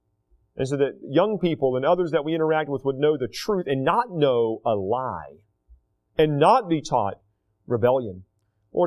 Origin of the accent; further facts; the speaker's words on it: United States; I'm American through and through.